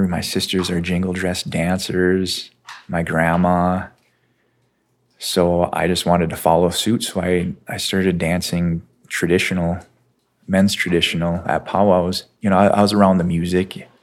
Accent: Nett Lake, Minnesota, United States; I'm from Net Lake, I'm a Boys Forward band member

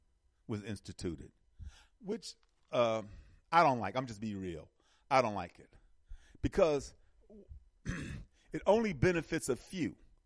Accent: Milwaukee, Wisconsin, United States; I'm from Milwaukee, and I always love Marquette

